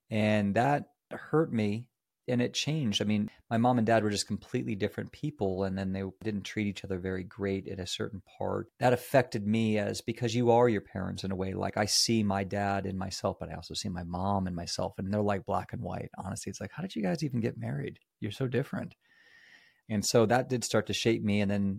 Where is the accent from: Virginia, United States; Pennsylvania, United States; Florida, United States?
Virginia, United States; Haymarket; also born or lived in Kansas / Georgia; So I was born in Kansas, and my parents were kind of moving around for my dad's job. So it was Kansas, Georgia. Then we landed in Virginia, in the middle of nowhere, Virginia, Haymarket, Virginia. And I was raised there